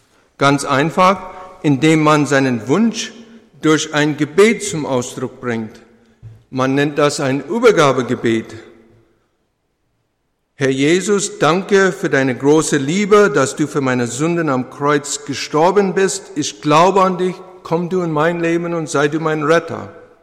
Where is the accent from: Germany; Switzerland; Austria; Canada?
Canada; Aber er fragt mich immer wieder nach Kanada, wo ich herkomme.